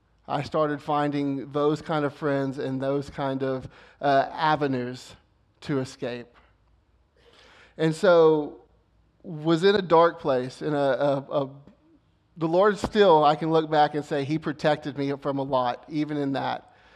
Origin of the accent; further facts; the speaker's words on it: Houston, Texas, United States; born there; I was born in Houston, off of Shepherd and Little York area.